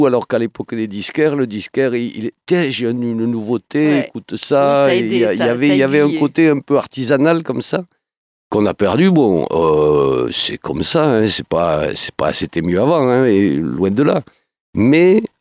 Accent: Béziers, Occitanie, France; moi je suis de Béziers à la base.

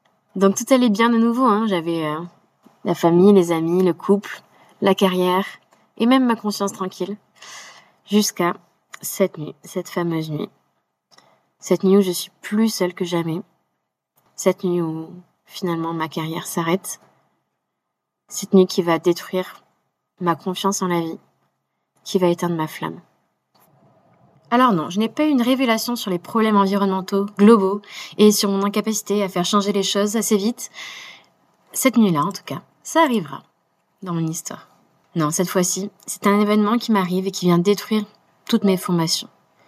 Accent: Occitanie, France; j'ai grandi en Ariège, département surnommé Terre Courage.

